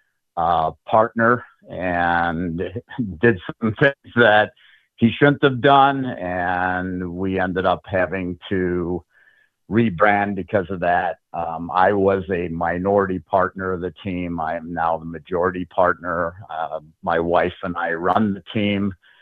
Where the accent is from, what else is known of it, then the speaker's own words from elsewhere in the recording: Chicago, Illinois, United States; moved away as an adult; now in Winston-Salem, United States; My wife and I moved down to Winston about 4 years ago. We're actually from Chicago. So we ran the team from Chicago, and then I had an opportunity with my full-time job to relocate.